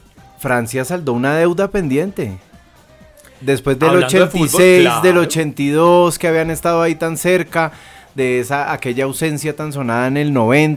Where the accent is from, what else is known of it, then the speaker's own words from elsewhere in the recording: Colombia; para nosotros, que somos colombianos, empezó un ayuno, un largo ayuno de 16 años